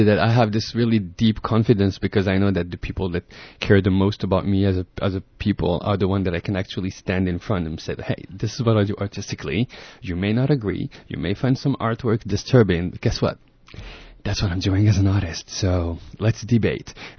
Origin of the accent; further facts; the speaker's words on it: France; also born or lived in Morocco; So I grew up in France for several years, then went to Morocco. I always had a very loving and caring family. My youth is based on a lot of moving. I've moved a lot